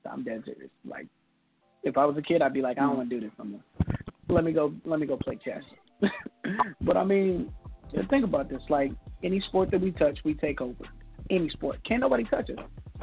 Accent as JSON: {"language": "English", "town": "Louisville", "region": "Kentucky", "country": "United States", "said": "I mean, so I'm from Kentucky. I'm from Louisville."}